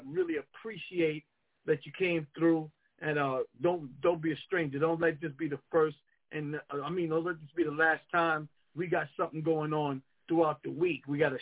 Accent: Jamaica; I'm about to get into my Jamaican music because, you know, I'm Jamaican.

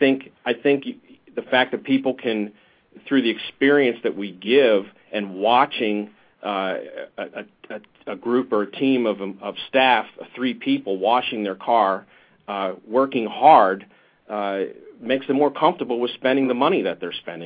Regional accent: State College, Pennsylvania, United States; We're from State College, Pennsylvania, which is the home of Penn State University

